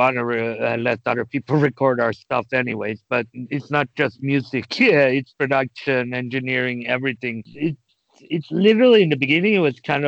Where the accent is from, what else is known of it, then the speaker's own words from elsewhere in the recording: Sweden; We grew up with metal, all three of us, since I'm from Sweden